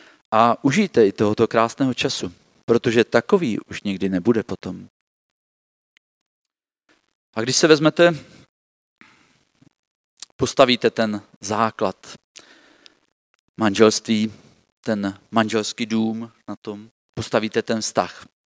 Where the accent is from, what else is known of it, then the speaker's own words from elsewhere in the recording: Uničov, Olomouc Region, Czechia; Já jsem to zažil v Uničově, odkud pocházím a je to výborný.